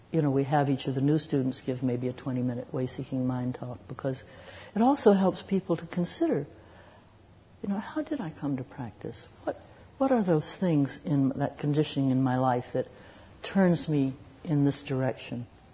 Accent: the South, United States; I come from the South where, you know, there are good families in the South, and, you know, and I wasn't one of them, right?

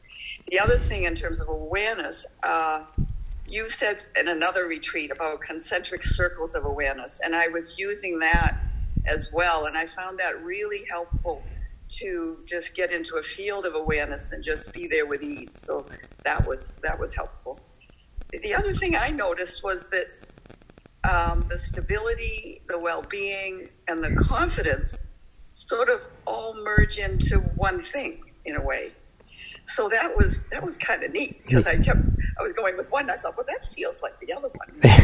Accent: Calgary, Alberta, Canada; I'm from Calgary.

